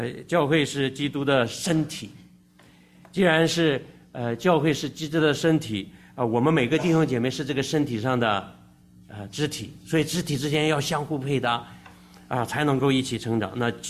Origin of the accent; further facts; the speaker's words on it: Shandong, China; 这个我是山东人哈，从小就是贯穿着你见到长辈要好好称呼才有礼貌。